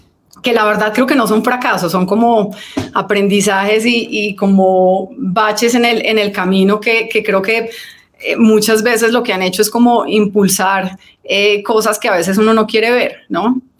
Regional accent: Tunja, Boyacá, Colombia; entonces crecer en una ciudad pequeña, creo que me trajo como muchos beneficios

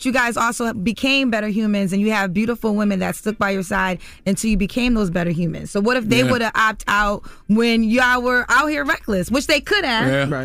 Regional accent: Connecticut, United States; Like, my father, I'm from Connecticut

